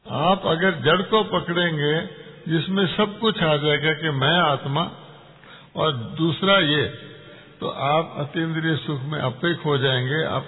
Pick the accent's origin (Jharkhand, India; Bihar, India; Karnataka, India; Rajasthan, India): Karnataka, India; Belgaum; मैं कर्नाटक से आया हूँ, बेलगाम से आया हूँ, वो मेरा घर है